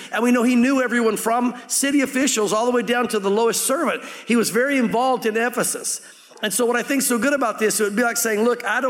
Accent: Tennessee, United States; also born or lived in Santa Fe; And I'm from Tennessee, but I lived out west for about 7 years in Santa Fe.

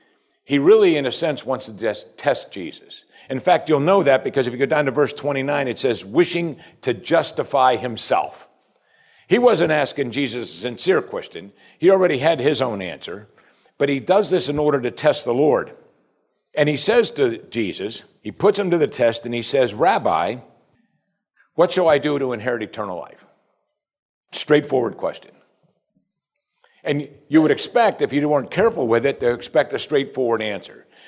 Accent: Pittsburgh, Pennsylvania, United States; Growing up in the Pittsburgh area of the country, my wife and I are very familiar with a fellow Pittsburgher who was on local TV there.

